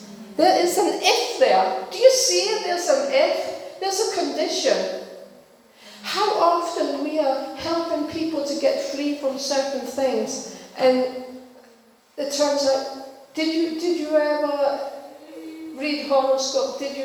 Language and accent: English; Denmark; I come from Denmark